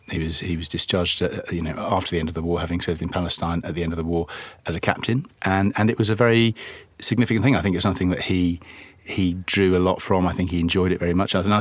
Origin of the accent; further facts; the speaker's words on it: London, United Kingdom; born there; I was born in London, in Hammersmith.